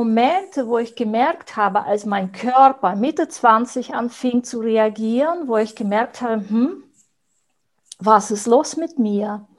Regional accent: Belarus; Ich bin in Weißrussland aufgewachsen und wenn ich an meine Kindheit zurückdenke, sehe ich eine graue Farbe, Armut.

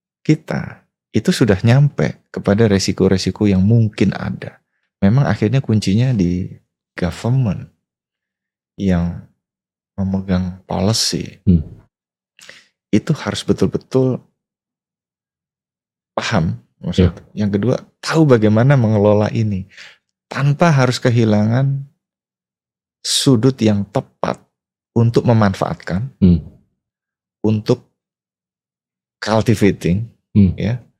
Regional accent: Surabaya, East Java, Indonesia; Saya lahir di Surabaya. Besar di Surabaya. Orang tua saya keduanya dosen. Ayah dosen matematika. Ibu saya dosen ilmu pendidikan. Jadi saya lahir dibesarkan di lingkungan pendidikan.

